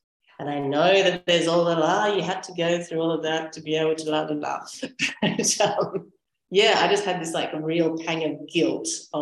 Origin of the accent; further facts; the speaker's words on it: Australia; now in Sardinia, Italy; So I'm Australian. I live in Italy, well, particularly in Sardinia.